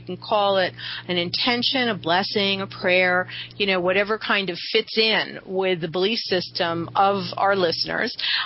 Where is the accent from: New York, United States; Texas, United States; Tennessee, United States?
New York, United States; New York City; When I grew up in New York City, I used to, you know, go to baseball games